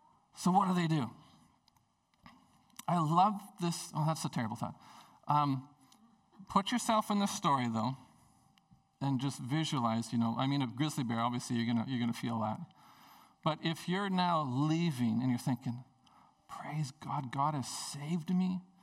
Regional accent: Prince Rupert, British Columbia, Canada; When I grew up in Prince Rupert, my grandparents had a cabin on Babine Lake.

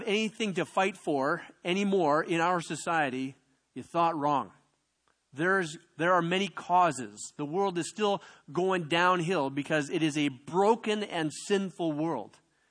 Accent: Canada; also born or lived in Zambia; we lived in Zambia about 3.5 years. And we had servants. We were wealthy because we came from Canada, even though we were missionaries and on a shoestring budget.

